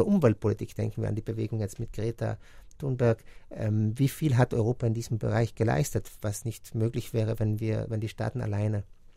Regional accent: Trentino-Alto Adige, Italy; dass wir zum Beispiel als Südtiroler

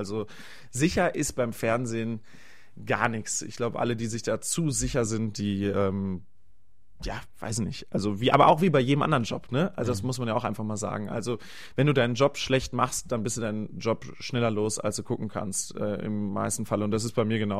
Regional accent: North Rhine-Westphalia, Germany; ich bin halt im Sauerland groß geworden auf dem Hof.

